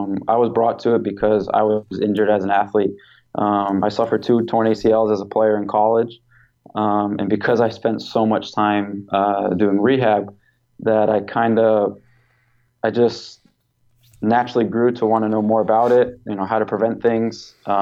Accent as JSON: {"language": "English", "region": "Rhode Island", "country": "United States", "tie": "born or raised there", "said": "I grew up in Rhode Island. I grew up as a soccer player, and then I went to college at Quinnipiac University in Connecticut."}